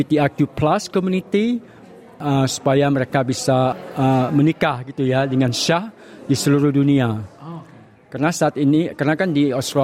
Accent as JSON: {"language": "Indonesian", "town": "Bandar Tinggi", "region": "North Sumatra", "country": "Indonesia", "said": "Saya aslinya dari Sumatera Utara di sebuah kecil namanya Bandar Tinggi. Tidak jauh dari Medan, kira-kira 6 atau 5 jam dengan naik mobil."}